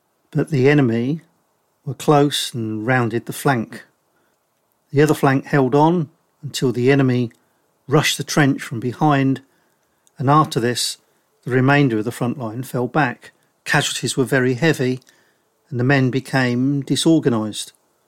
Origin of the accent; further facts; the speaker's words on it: Northampton, East Midlands, United Kingdom; who came from his and my hometown of Northampton.